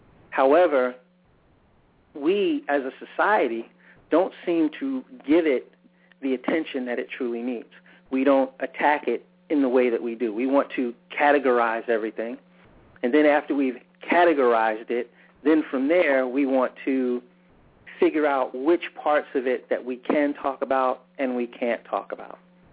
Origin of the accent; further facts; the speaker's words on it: New York City, New York, United States; I'm a kid of the New York area, all right? I grew up in around the Bronx, Manhattan area